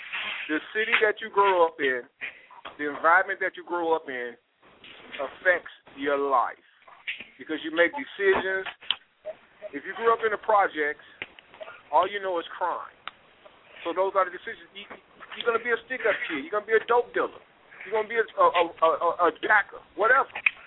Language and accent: English; Gary, Indiana, United States; But by the fact of me growing up in Gary, raggedy ass Indiana, it influenced a lot of the bad decisions that I made.